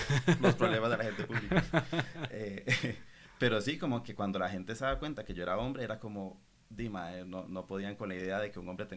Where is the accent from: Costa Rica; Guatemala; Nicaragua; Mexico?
Costa Rica; yo soy una persona, yo soy un tico igual que usted